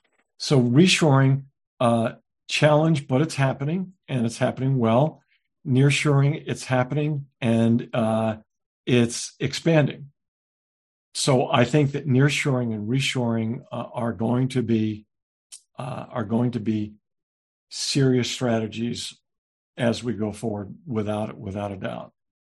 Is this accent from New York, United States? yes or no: yes; Queens, New York, United States; as a young child growing up in Queens delivering newspapers